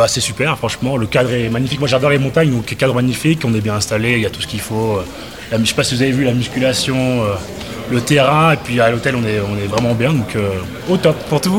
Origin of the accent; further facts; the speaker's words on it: Barcelona, Catalonia, Spain; moi, je viens de Barcelone, du coup, maintenant, il commençait à faire chaud.